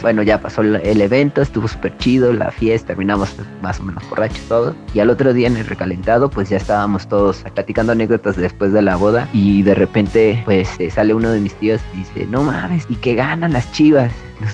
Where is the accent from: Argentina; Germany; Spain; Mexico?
Mexico; Oaxaca; de Oaxaca, México, y vengo a contarles una anécdota